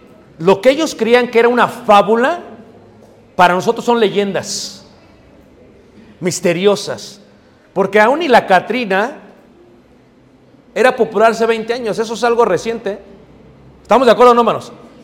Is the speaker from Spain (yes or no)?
no; Mexico City, Mexico; yo crecí en Ciudad de México